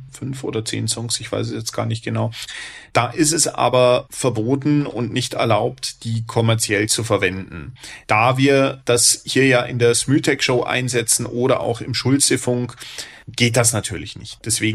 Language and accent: German; Bavaria, Germany; in Bayern, wo ich groß geworden bin